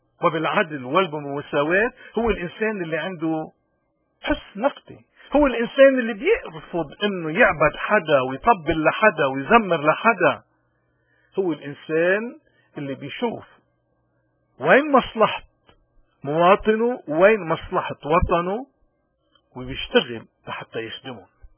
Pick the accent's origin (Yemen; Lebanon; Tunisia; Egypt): Lebanon; ومن هون نحن كلبنانيين وين ما كنا